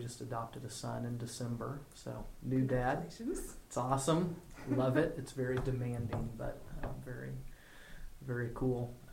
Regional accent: Kansas, United States; We've been in Kansas. I was born in Topeka. We've had a few stints in Colorado and California, but for the most part have been in the Kansas City area.

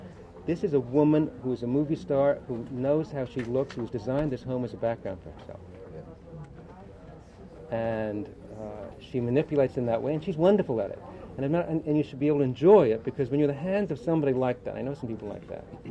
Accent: United States; I'm an American middle class Jew. My father came over from Poland.

